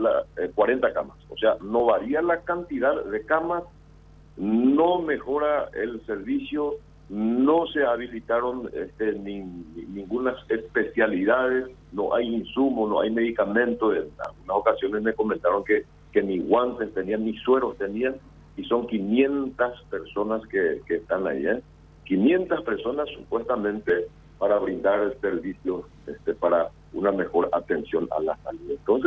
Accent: Villarrica, Guairá, Paraguay; Yo pues soy del interior, soy de Villarrica.

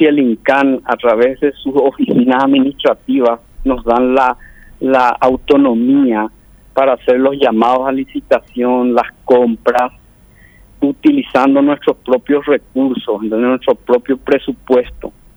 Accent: Paraguay; Con total derecho como ciudadano paraguayo.

